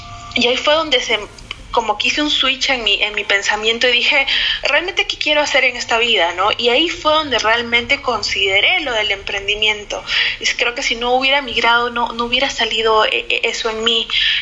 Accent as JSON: {"language": "Spanish", "country": "Peru", "tie": "born or raised there", "said": "yo me crié en una zona de Perú, que es una zona bastante popular desde un punto de vista que es una zona de muchos inmigrantes, gente que venía del interior del país."}